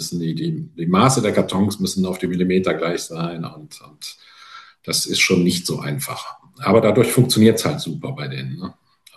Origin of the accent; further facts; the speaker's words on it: Düsseldorf, North Rhine-Westphalia, Germany; ich komme aus Düsseldorf